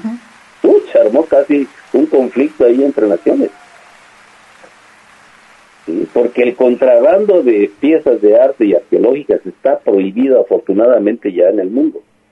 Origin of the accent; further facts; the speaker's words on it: Mexico; Nosotros ni somos prehispánicos, ni somos europeos, somos mexicanos. Somos un sincretismo cultural.